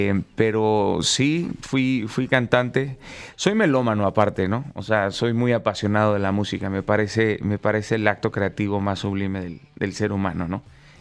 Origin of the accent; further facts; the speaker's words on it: Mazatlán, Sinaloa, Mexico; yo soy de Mazatlán, Sinaloa